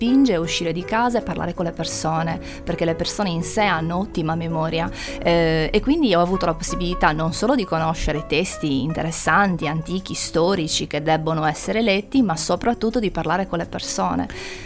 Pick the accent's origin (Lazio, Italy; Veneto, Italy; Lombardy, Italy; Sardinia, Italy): Sardinia, Italy; ci fanno vedere una Sardegna che forse noi come sardi non riusciamo più a vedere